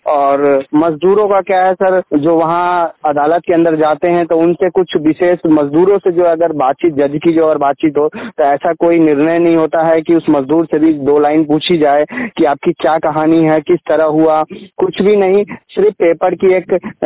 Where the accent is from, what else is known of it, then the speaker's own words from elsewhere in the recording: Sitamarhi, Bihar, India; now in Manesar, India; और मैं बिहार सीतामढ़ी राज्य के रहने वाला हूं और इस वक्त मैं आईएमटी मानेश्वर में रहता हूं पिछले लगभग 7-8 सालों से।